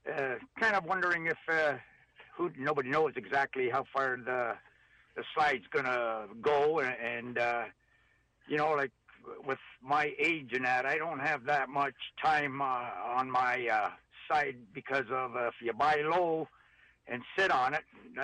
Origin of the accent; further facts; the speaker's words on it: Canada; because I'm a Canadian and I have a little bit of currency in U.S.